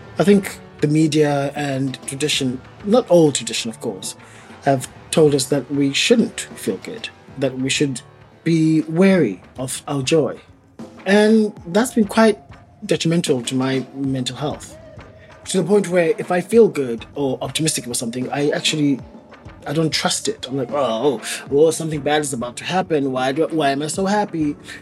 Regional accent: South Africa; I mean, especially as a South African, my entire existence has been politicized.

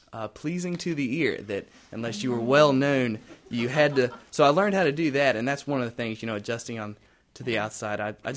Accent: the South, United States; accent: southern; I had to cover up my southern accent.

